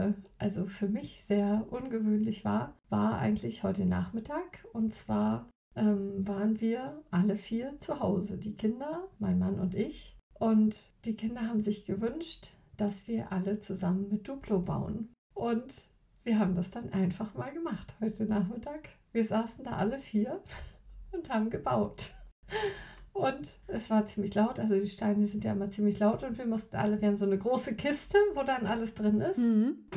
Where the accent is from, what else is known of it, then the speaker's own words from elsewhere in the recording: Mecklenburg-Vorpommern, Germany; wir wohnen ja auf dem Dorf. Und ich bin ja auch auf dem Dorf groß geworden.